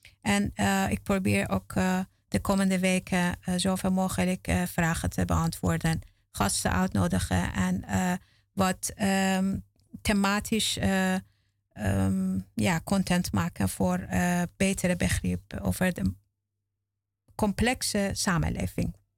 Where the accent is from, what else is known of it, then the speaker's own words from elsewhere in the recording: Amsterdam, North Holland, Netherlands; In de eerste week van de protesten heb ik zelf als een Amsterdammer dacht ik